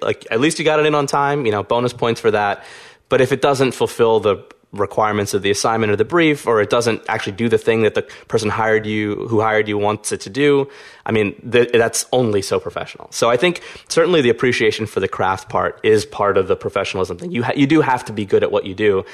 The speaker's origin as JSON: {"language": "English", "town": "Philadelphia", "region": "Pennsylvania", "country": "United States", "tie": "born or raised there", "said": "I grew up in North Philly, and I like watching basketball."}